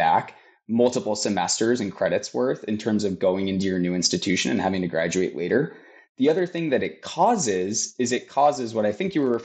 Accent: Boston, Massachusetts, United States; I'll take, you know, my background as a Bostonian as an example.

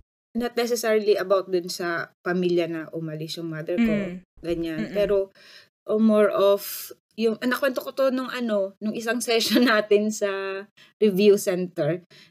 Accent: Calabarzon, Philippines; So pag umuwi sa amin sa Batangas

